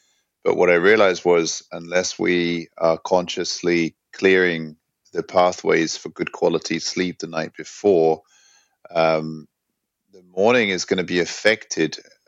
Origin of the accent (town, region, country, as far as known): London, United Kingdom; born or raised there; also born or lived in New York; now in Sweden